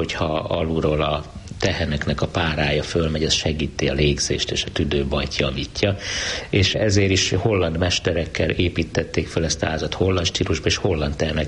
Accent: Székesfehérvár, Fejér, Hungary; born there; Székesfehérváron születtem 1953-ban.

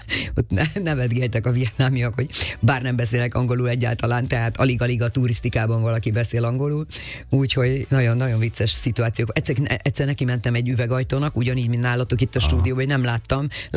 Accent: Transylvania, Romania; voltam kétszer otthon Erdélyben, Marosvásárhelyen, Sepsiszentgyörgyön

